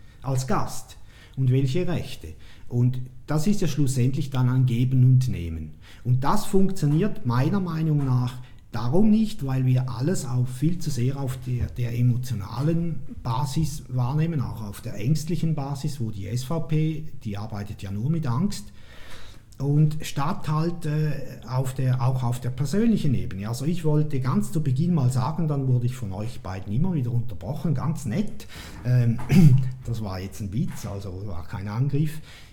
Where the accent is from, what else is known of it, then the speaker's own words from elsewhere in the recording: Switzerland; Also ich als Schweizer kann in, ich sage jetzt mal Frankfurt am Main, jene Kultur überhaupt nicht nachvollziehen